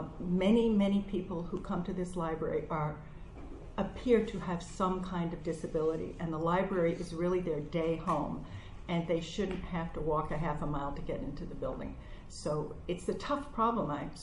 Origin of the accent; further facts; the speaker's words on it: New York, United States; now in Boston, United States; When I finished college, I came from New York, but my roots are Richmond, Virginia. I moved to Boston and went to Simmons.